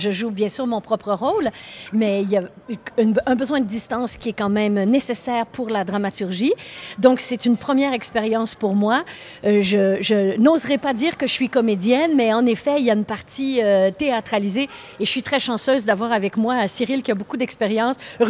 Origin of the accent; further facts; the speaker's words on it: Quebec, Canada; now in France; depuis 2 ans, je suis française, mais les racines, bon sang, ne saurait mentir. Je demeure quand même une Québécoise